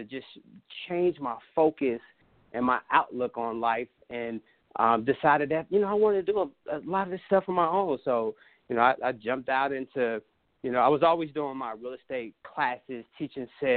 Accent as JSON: {"language": "English", "town": "Washington", "region": "District of Columbia", "country": "United States", "tie": "born or raised there", "said": "grew up in Southeast D.C. and, you know, I just earned my wings growing up in Southeast D.C."}